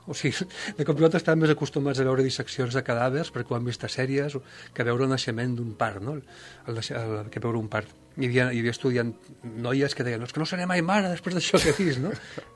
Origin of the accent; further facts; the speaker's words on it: Banyoles, Catalonia, Spain; els dos som de Banyoles i som del mateix any. Llavors anàvem junts a la guarderia.